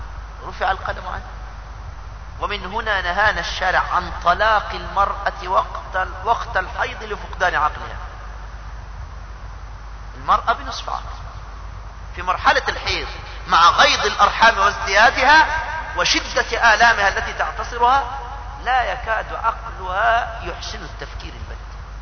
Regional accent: Egypt; مثلا كلمة ولد نقولها لمن؟ للطفل عندنا في مصر، نعني بها المولود الصغير.

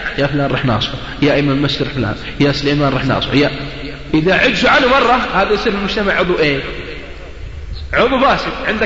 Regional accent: Al-Qassim, Saudi Arabia; هذا يسمونه عندنا في القصيم أثد

